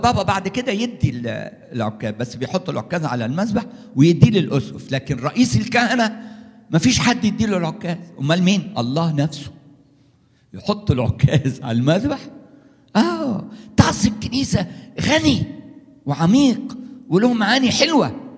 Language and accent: Arabic; Alexandria, Alexandria Governorate, Egypt; حتى عندنا في اسكندرية